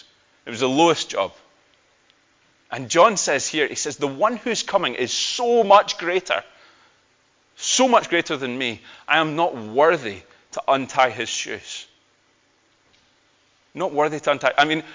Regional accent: Scotland, United Kingdom; Even as a Scotsman, I would do that.

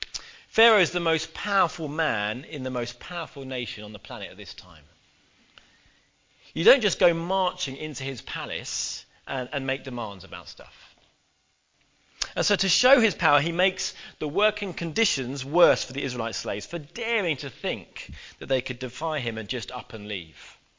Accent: England, United Kingdom; Being an English fan has always been hard. It was particularly hard in the 90s. We were pretty useless at everything.

